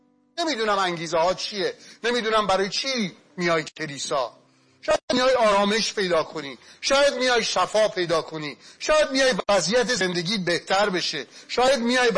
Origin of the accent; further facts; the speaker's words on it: Iran; میخوام تو این شب ظلمانی به عنوان یه ایرانی میخوام بیای قلب من یکی رو روشن کنی